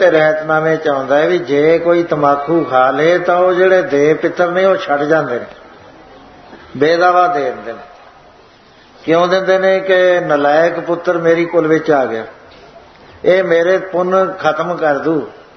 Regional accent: Uttar Pradesh, India; now in Chandigarh, India; ਜਦ ਮੈਂ ਯੂਪੀ ਤੋਂ ਆਇਆ ਚੰਡੀਗੜ੍ਹ ਆ ਕੇ ਰਹਿਸ਼ ਕਰੀ, ਬਾਹਰ ਪਿੰਡਾਂ ਚ ਗਿਆ

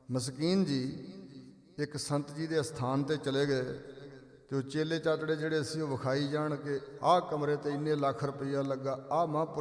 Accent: Punjab, India; ਮੇਰੇ ਪਿੰਡ ਦੇ ਨਾਲ ਹੀ ਇੱਕ ਪਿੰਡ ਹੈ, ਜ਼ਿਲ੍ਹਾ ਗੁਰਦਾਸਪੁਰ 'ਚ ਆਦੋ ਵਾਲੀ ਪਿੰਡ ਹੈ

